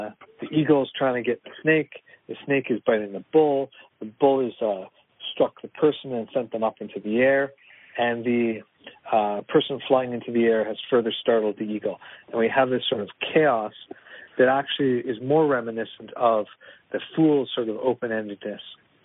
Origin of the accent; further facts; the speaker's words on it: Toronto, Ontario, Canada; I was looking for a way to put my hometown in here. So we've got the CN Tower